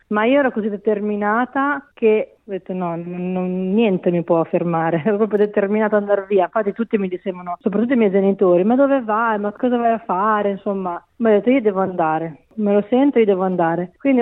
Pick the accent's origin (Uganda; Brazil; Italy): Italy; Pennabilli, Emilia-Romagna; now in Australia; sono di un paesino che si chiama Pennabilli, che è in provincia di Rimini, proprio vicino a San Marino, in quelle zone lì.